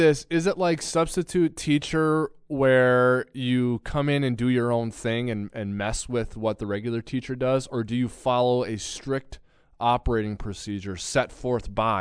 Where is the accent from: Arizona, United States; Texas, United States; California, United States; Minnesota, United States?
Minnesota, United States; Jordan, you and I grew up in Minnesota. We grew up watching the Vikings, and we grew up in like the 90s and early 2000s